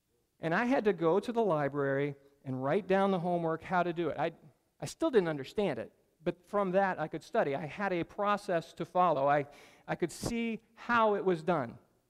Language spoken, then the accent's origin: English; Pennsylvania, United States; Some of you know that I grew up in Pennsylvania, and I went to school at Penn State